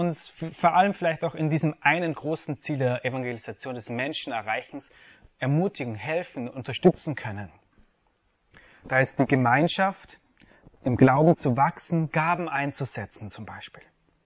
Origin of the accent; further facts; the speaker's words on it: Papua New Guinea; also born or lived in Africa / Austria / Germany; now in South Tyrol, Italy; ich bin in Afrika geboren, bin laut Pass Österreich, habe da auch ein bisschen gelebt, aber in Papua-Neuguinea aufgewachsen, war in Deutschland zum Studieren und bin jetzt in Südtirol.